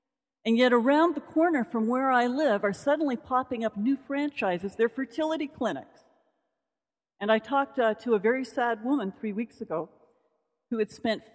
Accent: Etobicoke, Ontario, Canada; because now you know I'm from Etobicoke, you can identify them.

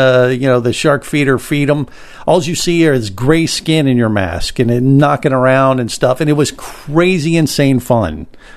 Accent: Italy; accent: Italian; Maybe it's getting lost in my Italian accent translation, you think?

